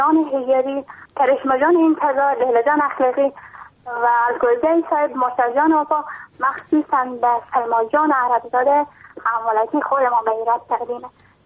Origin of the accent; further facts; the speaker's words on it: Iran; ما خواهر کوچیک هستم، … از ایران هستم.